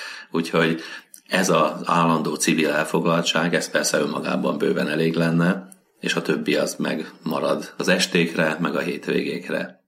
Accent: Szarvaskend, Vas, Hungary; Igen, én egy nagyon pici 200-300 fős vasmegyei faluban éltem, születtem, Szarvaskend a neve, és hát itt a faluban a hit az egy természetes talaj volt

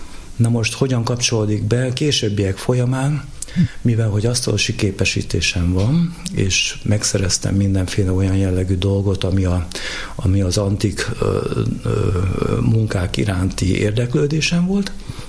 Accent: Budapest, Hungary; born there; Budapesten születtem.

